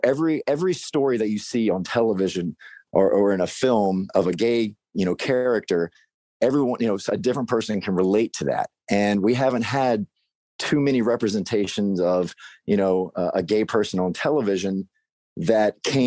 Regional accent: Mississippi, United States; I'm from Mississippi. So I was like, well, crap, like what's my family going to think? How is my little small town going to treat my family when I come out?

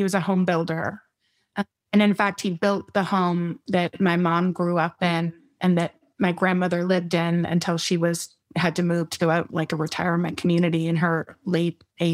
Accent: Austin, Texas, United States; We were born in West Texas, which is like, I don't know if any of you have been to West Texas

